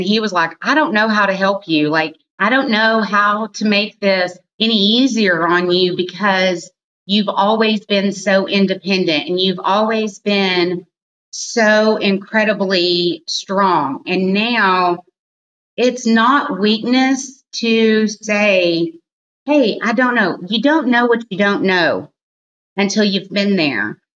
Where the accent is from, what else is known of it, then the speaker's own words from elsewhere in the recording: Texas, United States; We will have Mexican food because I'm from Texas.